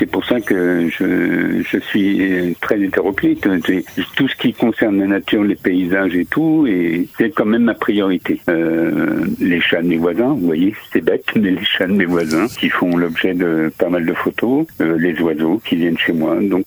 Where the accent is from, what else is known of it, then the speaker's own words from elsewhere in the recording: Beauvais, Hauts-de-France, France; now in Saint-Pierre-des-Nids, France; Je viens de la région de l'Oise, de Beauvais.